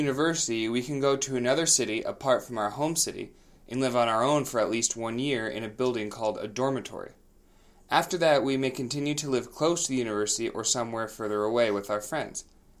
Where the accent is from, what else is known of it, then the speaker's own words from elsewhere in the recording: United States; I'm from the United States